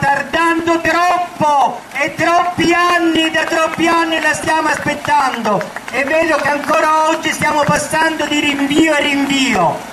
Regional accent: Calabria, Italy; sono felice come calabrese che questo messaggio stia facendo della Calabria una regione più nuova

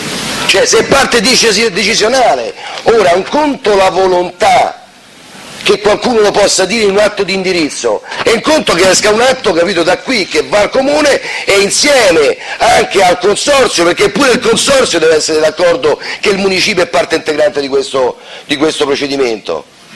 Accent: Rome, Lazio, Italy; io sono di Capannelle

